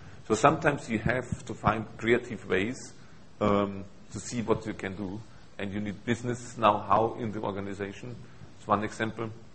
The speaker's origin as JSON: {"language": "English", "country": "Germany", "second_language": "English", "said": "You know, I'm coming from Germany"}